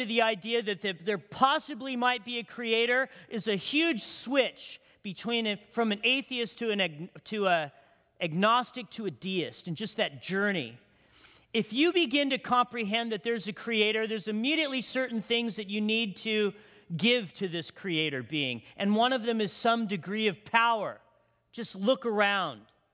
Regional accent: Big Bear, California, United States; When I was a kid growing up in Big Bear, by the way, I'm a hick from Big Bear.

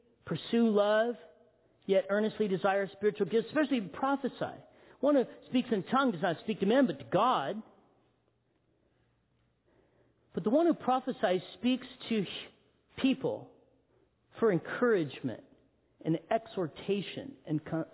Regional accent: Big Bear, California, United States; up in Big Bear, where I was born and raised. I'm a hick from Big Bear. I can say hick because I'm one. I'm a country boy. Grew up in the mountains.

